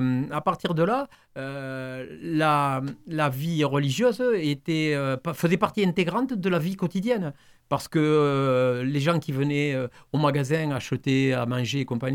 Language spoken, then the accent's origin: French; Montréjeau, Occitanie, France; je viens de Montrégeau, qui était un pays de rugby, où j'ai joué tout jeune.